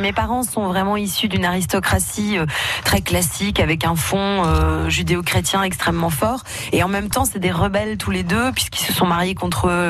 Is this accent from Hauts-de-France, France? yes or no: no; Grand Est, France; Je suis alsacienne